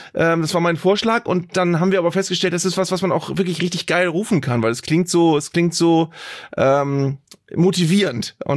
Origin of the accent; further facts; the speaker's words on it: Bremen, Germany; Als Bremer vergöttert man Johann Miku normalerweise auch noch als vielleicht den besten Fußballer, den wir je hatten.